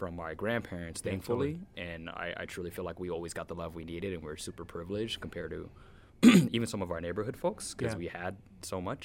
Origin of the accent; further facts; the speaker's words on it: Albuquerque, New Mexico, United States; born there; also born or lived in San Jose / Japan; I think sometimes people assume I'm born and raised in San Jose. And even though I'm really proud of that identity, I was actually born in Albuquerque.